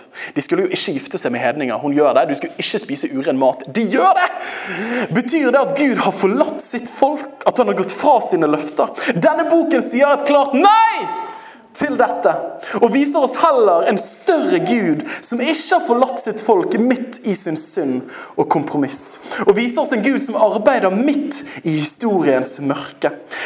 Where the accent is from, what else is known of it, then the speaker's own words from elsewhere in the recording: Western Norway, Norway; Jeg kommer fra Vestlandet. Jeg er jo en pietist, sant?